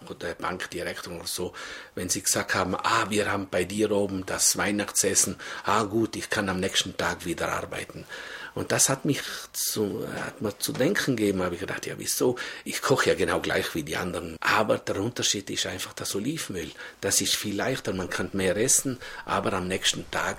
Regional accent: Trentino-Alto Adige, Italy; now in Switzerland

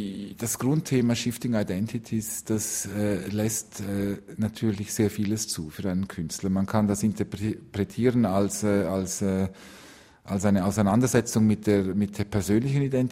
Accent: Switzerland; Ich stamme aus den Bergen. Ich habe eine sehr starke Beziehung zum Schweizer Territorium

